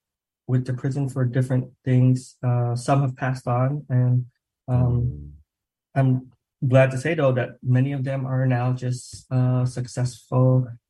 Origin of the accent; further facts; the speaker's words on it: Provo, Utah, United States; also born or lived in California; first generation Vietnamese immigrant. I grew up in Provo, Utah, experienced what I do now know to be racism.